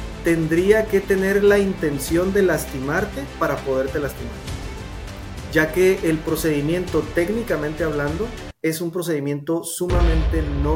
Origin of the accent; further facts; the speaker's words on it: Tijuana, Baja California, Mexico; yo soy nacido en Tijuana, Baja California, raro tijuanense que es 100%, ya que mis padres también son de Tijuana.